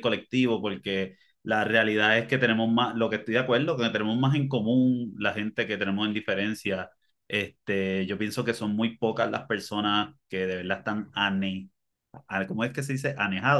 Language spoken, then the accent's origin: Spanish; Panama; O sea, panameño, afro, cultura similar, somos caribeños